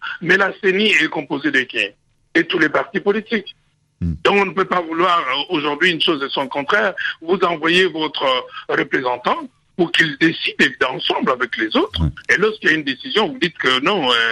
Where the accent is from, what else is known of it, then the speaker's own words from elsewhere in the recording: DR Congo; Je suis congolais, j'ai vu au Congo